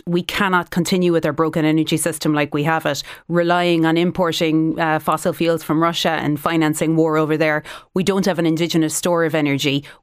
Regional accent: Cork, Munster, Ireland; I am from Cork.

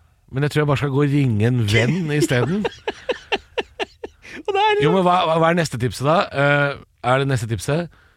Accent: Drammen, Buskerud, Norway; Drammen jeg kommer fra

